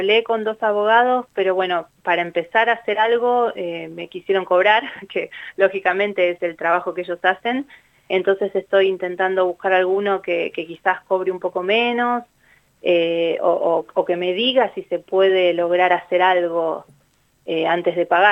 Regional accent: Argentina; moved away; alguna solución que quizás nosotros como argentinos no sabemos, porque yo vivo hace poco acá.

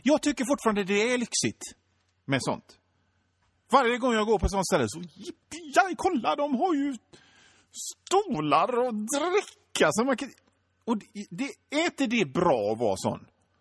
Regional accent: Hönö, Västra Götaland County, Sweden; jag är uppväxt på Hönö med föräldrar som var ganska snåla.

